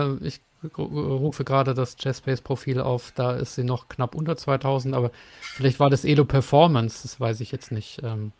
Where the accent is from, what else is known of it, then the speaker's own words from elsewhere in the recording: Baden-Württemberg, Germany; Das freut mich natürlich als Schwabe.